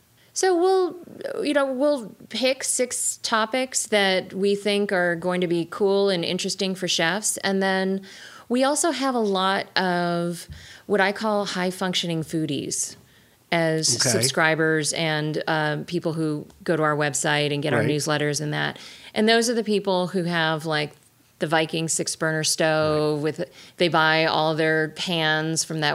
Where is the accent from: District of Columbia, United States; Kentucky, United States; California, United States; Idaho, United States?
Kentucky, United States; Lexington; I grew up in Lexington, Kentucky.